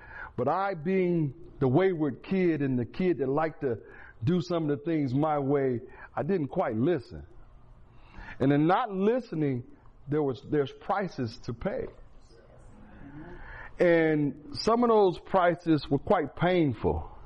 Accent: Fort Wayne, Indiana, United States; also born or lived in Buffalo, United States; We happened to stop in a place called Buffalo, New York. I was born in Buffalo, New York, and I came to Fort Wayne at an early age.

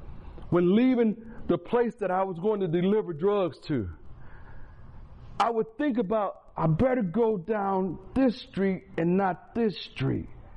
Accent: Fort Wayne, Indiana, United States; also born or lived in Buffalo, United States; We happened to stop in a place called Buffalo, New York. I was born in Buffalo, New York, and I came to Fort Wayne at an early age.

